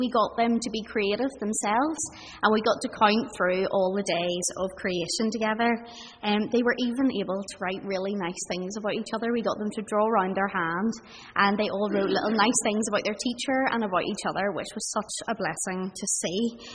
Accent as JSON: {"language": "English", "town": "Dundonald", "region": "Northern Ireland", "country": "United Kingdom", "tie": "born or raised there", "said": "I grew up in Dundonald, just up behind the hospital"}